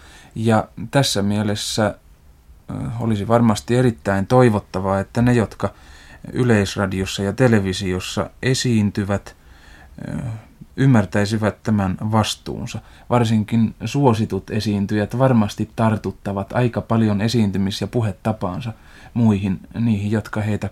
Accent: Jalasjärvi, South Ostrobothnia, Finland; Minä olen puolestani Jalahjärveltä sieltä Etelä-Pohjanmaalta.

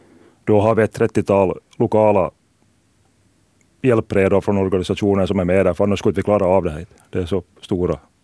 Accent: Ekenäs, Uusimaa, Finland; Jag är från Ekenäs

